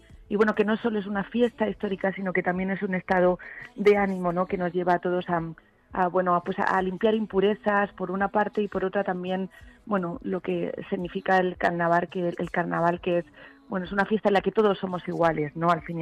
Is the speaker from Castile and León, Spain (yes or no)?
no; Madrid, Community of Madrid, Spain; como madrileña que soy, por los cuatro costados